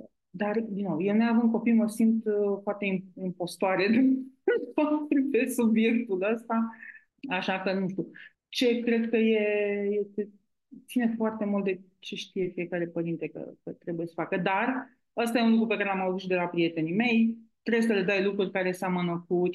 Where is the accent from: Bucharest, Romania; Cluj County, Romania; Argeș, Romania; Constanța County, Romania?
Constanța County, Romania; Eforie Sud; eu am crescut la Eforie Sud, lângă pescărie, între școală și pescărie.